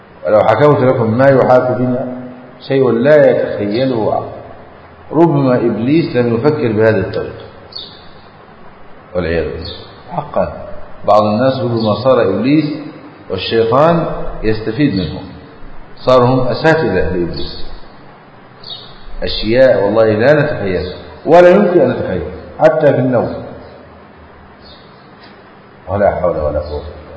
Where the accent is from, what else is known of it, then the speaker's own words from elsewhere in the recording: Egypt; نسأل الله أن يحفظ بلادنا مصر، نجعلها أمنا أماما سخاء رخاء، وسائر بلاد المسلمين